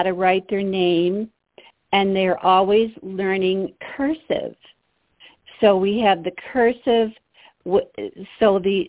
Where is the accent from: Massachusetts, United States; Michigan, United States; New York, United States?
Michigan, United States; I'm from Michigan.